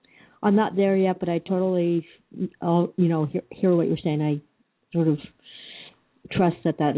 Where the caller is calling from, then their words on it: Colorado, United States; Colorado.